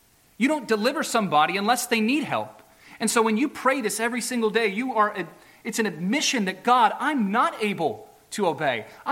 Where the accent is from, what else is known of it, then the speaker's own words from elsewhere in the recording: Maryland, United States; I'm from Maryland, and where I come from, ants are not a big deal.